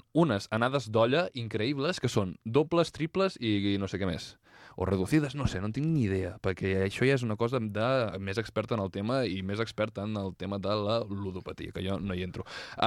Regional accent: Catalonia, Spain; Diu molt de com som els catalans, que ja vivim de la il·lusió.

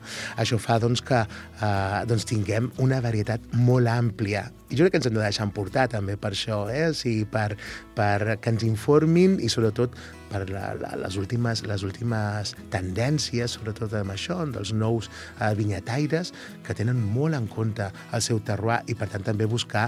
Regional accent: Catalonia, Spain; aquells que som del Penedès

